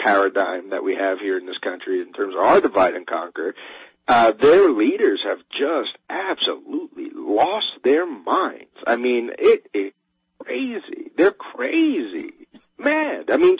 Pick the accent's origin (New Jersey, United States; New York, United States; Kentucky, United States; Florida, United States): New York, United States; I mean, and I grew up on Long Island.